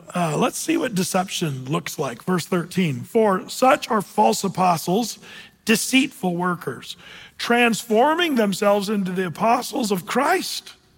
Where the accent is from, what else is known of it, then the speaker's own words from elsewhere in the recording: Applegate, Oregon, United States; Meanwhile, I was sent from Southern Oregon in Applegate, not exactly Lake Oswego. Tell you what, if you know where I'm from in Applegate, it's not a wealthy area, but let's just pretend.